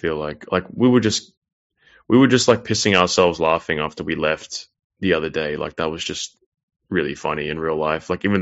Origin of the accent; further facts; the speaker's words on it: Sydney, New South Wales, Australia; I grew up in Sydney.